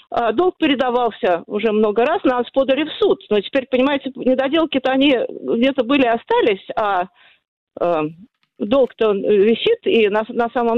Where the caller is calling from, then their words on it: Moscow, Russia; Я из Москвы.